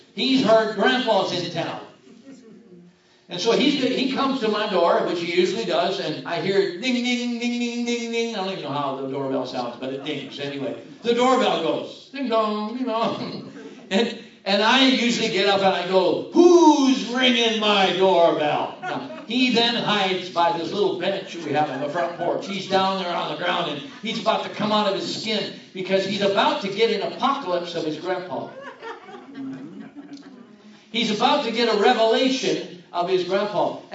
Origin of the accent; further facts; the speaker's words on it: Washington, United States; I'm from Whatcom County.